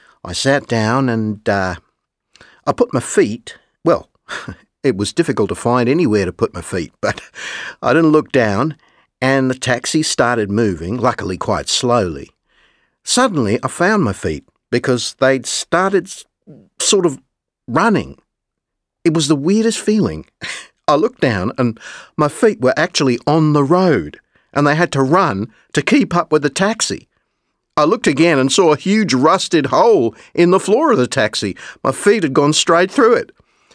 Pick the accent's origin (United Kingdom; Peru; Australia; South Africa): Australia; I'm Australian, and about 6 years ago, I spent 2 years living and working in Burma.